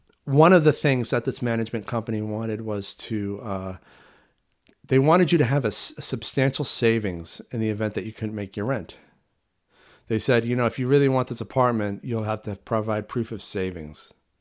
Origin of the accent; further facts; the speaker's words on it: Portland, Maine, United States; You know, there's a lot in Maine that growing up in Portland, I was never introduced to.